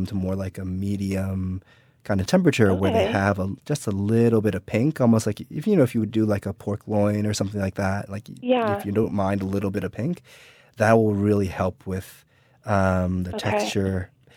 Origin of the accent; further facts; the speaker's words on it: New Jersey, United States; So I grew up in New Jersey and have not had the pleasure of doing much hunting in my life.